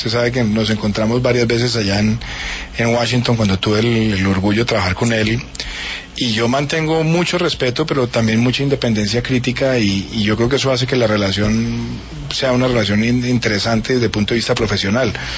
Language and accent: Spanish; Medellín, Antioquia, Colombia; Sobre todo los dos primeros fueron muy traumáticos, porque nos llegamos de Medellín, entonces me metieron a St. George, que es un gran colegio